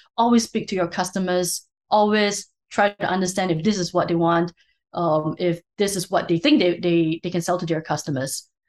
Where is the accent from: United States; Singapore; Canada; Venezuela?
Singapore; For me, I'm Singaporean